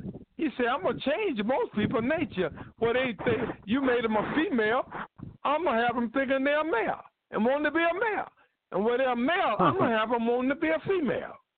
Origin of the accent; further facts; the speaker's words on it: Durham, North Carolina, United States; North Carolina, my hometown.